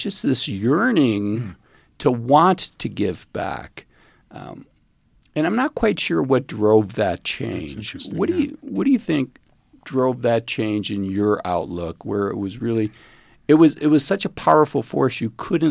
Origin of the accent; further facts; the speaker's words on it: Cleveland, Ohio, United States; now in Park City, United States; And I grew up in Cleveland. I would have said Cleveland viewed itself as a community, but more so Park City than any place I've lived.